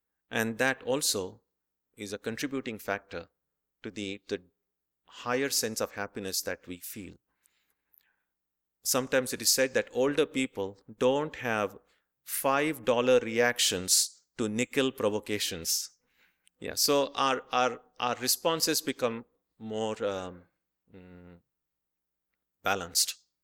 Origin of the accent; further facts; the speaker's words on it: Boston, Massachusetts, United States; since I'm from Boston, our examples tend to circle around the Red Sox very often.